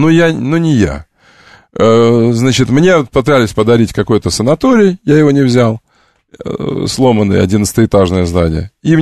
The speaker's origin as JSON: {"language": "Russian", "region": "Crimea", "country": "Ukraine", "said": "Ну, вы же знаете, что я крымчанин."}